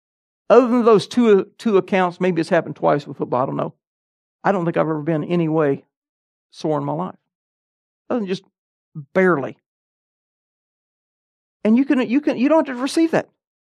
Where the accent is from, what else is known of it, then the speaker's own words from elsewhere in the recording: Alabama, United States; also born or lived in Tennessee; Not professionally, but I grew up in Alabama. We played football all the time. Moved to Tennessee.